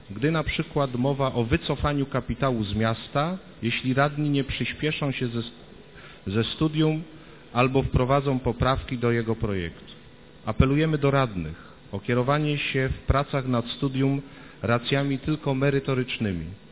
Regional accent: Poznań, Greater Poland Voivodeship, Poland; Biznes tylko zarabia, władza odejdzie, my zaś tu żyjemy, to my jesteśmy u siebie, my poznaniacy, proszę Państwa.

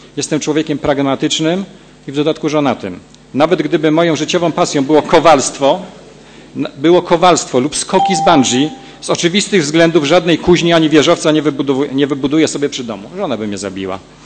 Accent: Poznań, Greater Poland Voivodeship, Poland; Urodziłem się w Poznaniu, cały czas tu żyję i jestem z miastem związany emocjonalnie.

